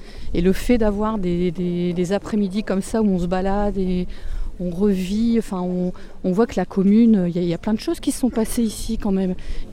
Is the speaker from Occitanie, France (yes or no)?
no; Biache-Saint-Vaast, Hauts-de-France, France; born there; J'ai 48 ans et je suis née à Biache.